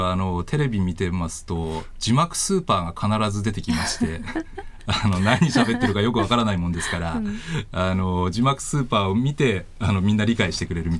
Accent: Yamagata, Japan; やっぱ地元の山形東北の言葉だと、まあ、ちょっと気恥ずかしいような感じがありますよね

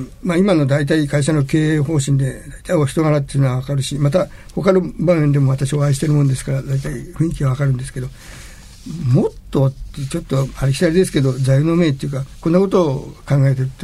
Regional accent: Shizuoka, Japan; 私ども静岡で生まれ育ったものですから

